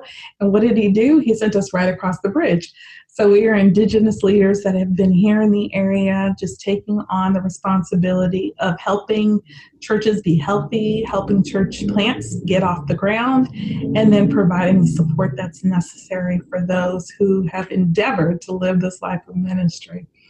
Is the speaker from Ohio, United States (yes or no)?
no; Daly City, California, United States; As I said, I grew up here in Daly City, just a little bit of ways from where you all are, and went to school at high school in San Francisco